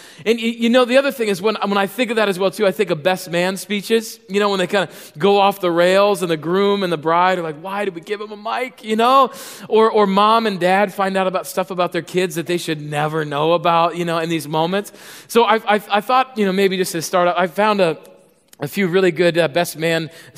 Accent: Chicago, Illinois, United States; Now, right here, since I'm from Chicago, I would interject a good Chicago Cubs joke

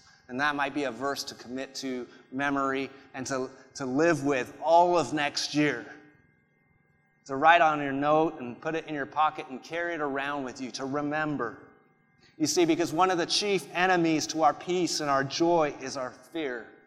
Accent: United Kingdom; I know I don't sound it, but I'm British. And I wish I did sound British, because then you'd think I was a lot smarter than I am. But I sound American, so there you go.

